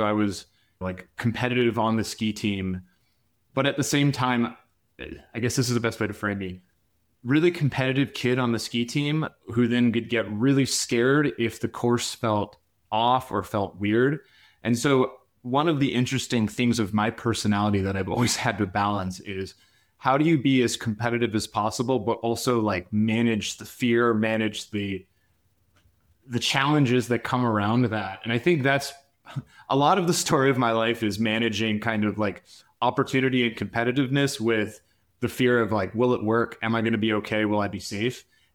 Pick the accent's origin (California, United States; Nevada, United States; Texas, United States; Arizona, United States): Nevada, United States; Reno; I'm originally from Reno, Nevada. I am actually back living here now after leaving at the end of high school.